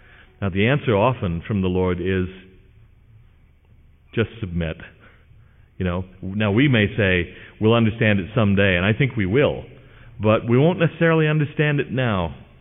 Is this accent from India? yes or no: no; California, United States; which I encountered a lot growing up in California.